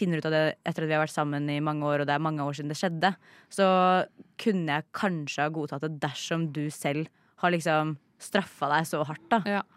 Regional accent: Elverum, Innlandet, Norway; nå jeg ganske ferdig med å være i hjembyen min

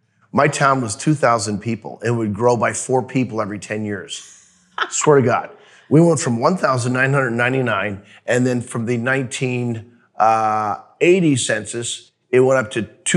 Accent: Missouri, United States; The Chiefs. I grew up in Missouri.

